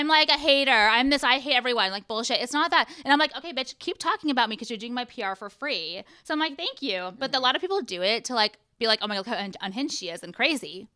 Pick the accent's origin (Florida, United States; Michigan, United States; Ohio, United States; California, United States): California, United States; Born and raised in Orange County.